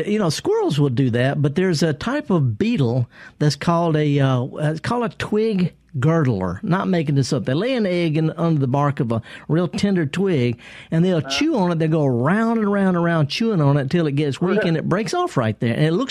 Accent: Pecan Grove, Texas, United States; And keep in mind, I was raised in Pecan Grove.

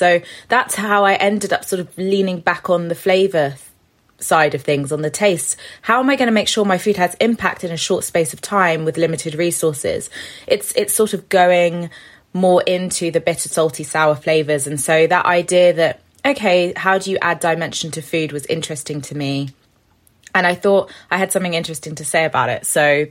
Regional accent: Paris, Île-de-France, France; growing up in Paris for a period of time and that really formed certain food memories for me, having the Caribbean background, having the background of my maternal grandparents being chicken farmers

